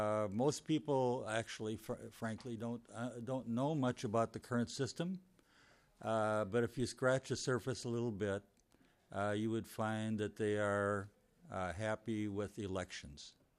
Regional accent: Chanhassen, Minnesota, United States; Madam Chair, members … from Chanhassen.

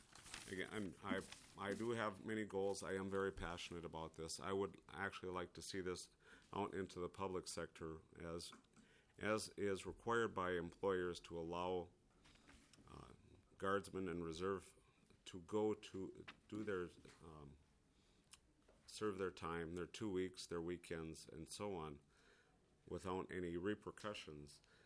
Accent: Duluth, Minnesota, United States; as the Senator said, I am from Duluth.

